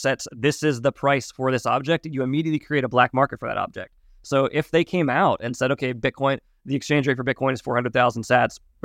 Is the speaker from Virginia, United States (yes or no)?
no; Pennsylvania, United States; the tagline is, we're two plebs from Pennsylvania trying to find signal in a noisy world.